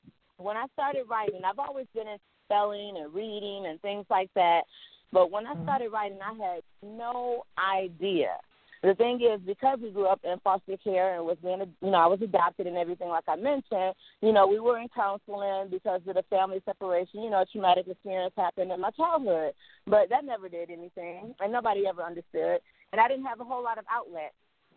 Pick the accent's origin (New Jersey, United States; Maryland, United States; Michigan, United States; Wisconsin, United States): Michigan, United States; Saginaw; And I have to add that I'm from Saginaw, Michigan, which is a small town.